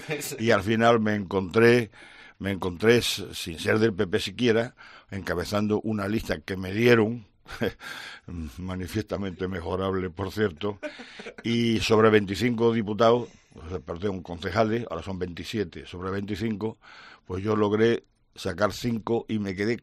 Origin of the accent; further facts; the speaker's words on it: Extremadura, Spain; Extremadura, sin presupuesto, somos la última región de España.